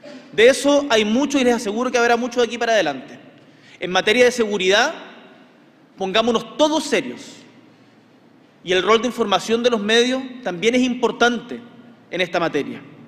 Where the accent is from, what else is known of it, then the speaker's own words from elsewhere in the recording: Punta Arenas, Magallanes, Chile; yo que vengo de Punta Arenas